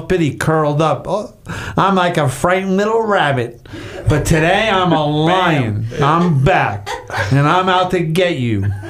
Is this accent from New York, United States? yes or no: yes; New York, United States; accent: New York; I pronounce, that's my New York accent.